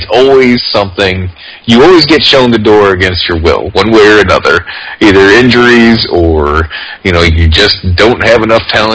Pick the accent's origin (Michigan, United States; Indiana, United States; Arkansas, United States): Indiana, United States; But, yeah, I'm from Chicago, so I'm a Bears fan here. Northwest Indiana, so it's close enough.